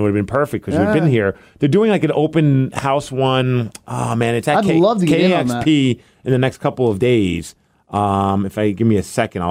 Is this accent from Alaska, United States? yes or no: no; Montana, United States; I'm from Montana, have family in California.